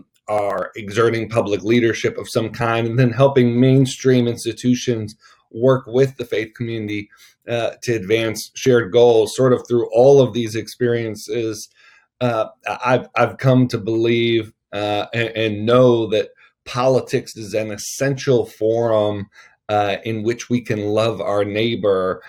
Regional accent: Buffalo, New York, United States; many from my family growing up in Buffalo, New York, which is an interesting place politically

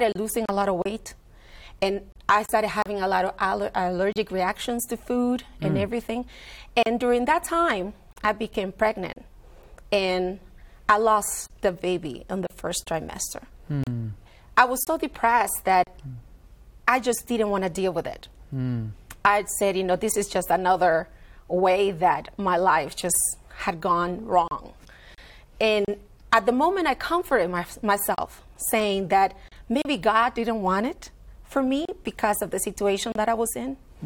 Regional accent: Dominican Republic; I'm from the Dominican Republic

